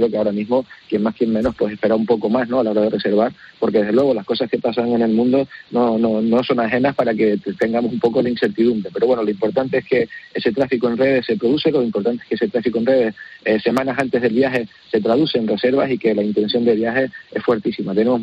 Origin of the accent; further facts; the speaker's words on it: Spain; España ha salido beneficiado, pero eso no solamente porque tengamos, es que somos un país europeo